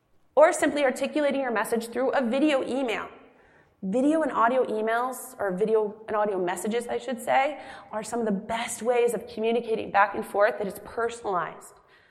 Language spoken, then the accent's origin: English; Midwest, United States; I'm from the Midwest. This is what we do.